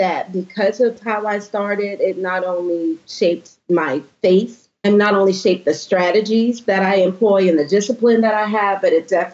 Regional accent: Charleston, South Carolina, United States; also born or lived in Virginia Beach, United States; Well, I'm from Charleston, South Carolina, is where I currently reside. Sort of part-time, grew up here. My dad was Navy, so I lived here between here and Virginia Beach, Virginia.

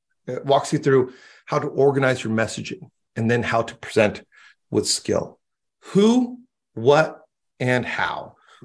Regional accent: Mexico; I grew up in Mexico.

